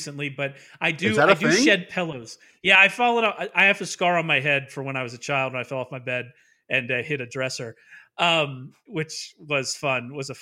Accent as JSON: {"language": "English", "region": "the South", "country": "United States", "said": "Well, I'm from the South, so what's the one that I'm supposed to say? I say pillows, I believe."}